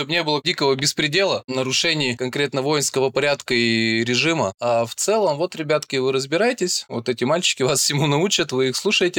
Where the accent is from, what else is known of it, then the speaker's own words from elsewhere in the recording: Perm, Perm Krai, Russia; В 2009 году я из Перми призвался в армию